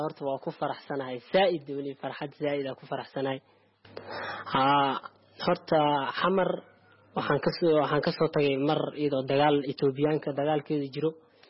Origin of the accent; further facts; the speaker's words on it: Mogadishu, Banaadir, Somalia; now in Kenya; Iskuulkan ka hore waxaan ka imaaday Muqdisho, Soomaaliya ka imaaday. Marka Soomaali waxa ka imaaday 209.